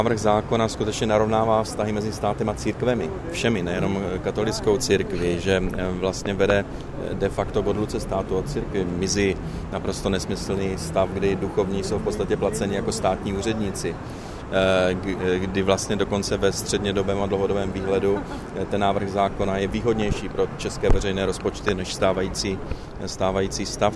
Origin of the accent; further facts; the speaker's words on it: Uherské Hradiště, Zlín Region, Czechia; jsem se narodil a vyrůstal v Uherském Hradišti